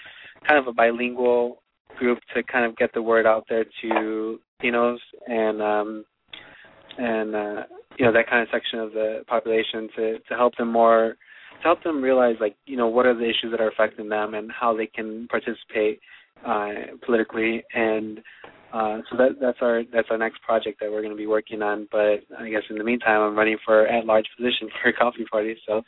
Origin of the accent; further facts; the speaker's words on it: Indiana, United States; And basically, I'm from Indiana